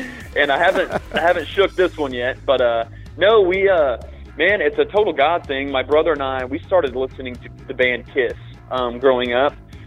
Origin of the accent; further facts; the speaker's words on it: Indiana, United States; growing up in Indiana, we were and still are massive basketball fans. I bleed blue and gold, man. I love the Indiana Pacers.